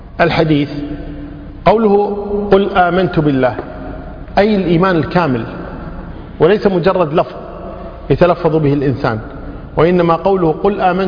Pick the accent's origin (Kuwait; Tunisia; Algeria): Kuwait; عندنا بالكويت أبو الزوجة شو نسميه؟